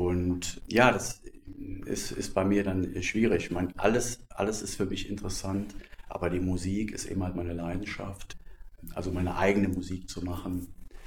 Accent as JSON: {"language": "German", "town": "Cologne", "region": "North Rhine-Westphalia", "country": "Germany", "tie": "born or raised there", "said": "Also meine Eltern, also meine Mutter ist Österreicherin, mein Vater ist Deutscher. Ich bin aufgewachsen in Köln, habe auch gelebt in Köln"}